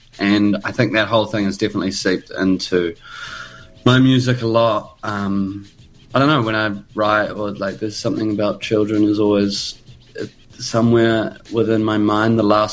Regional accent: New Zealand; An important thing growing up as a Kiwi, I think.

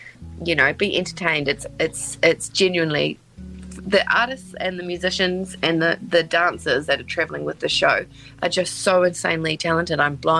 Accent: Whangarei, Northland, New Zealand; Like, yeah, I'm just from Whangarei.

